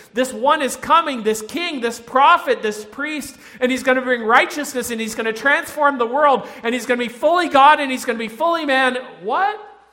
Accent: South Carolina, United States; I grew up in South Carolina, and we would get like this much snow for about 5 minutes every year

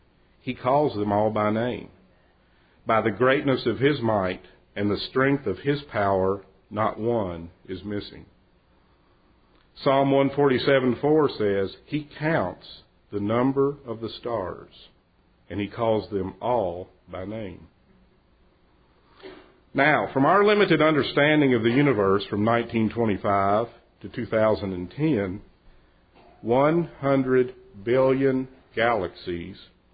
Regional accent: United States; The respect, reverence, and solemnity of the ceremony was striking to me as an American.

